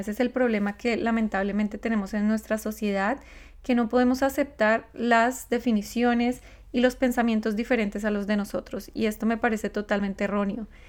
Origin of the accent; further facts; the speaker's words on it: Colombia; yo soy colombiana